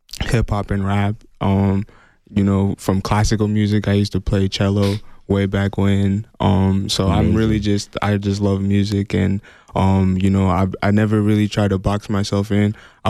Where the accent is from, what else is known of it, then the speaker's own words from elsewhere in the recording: Atlanta, Georgia, United States; moved away as an adult; now in Tucson, United States; So I grew up in Atlanta, Georgia, and I moved out to Tucson in 2016 for college, basically.